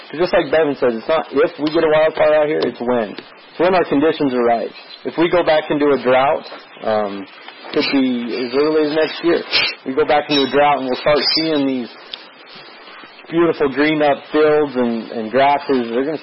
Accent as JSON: {"language": "English", "town": "Cedar City", "region": "Utah", "country": "United States", "said": "He's from the area. I'm not. I'm actually from Cedar City."}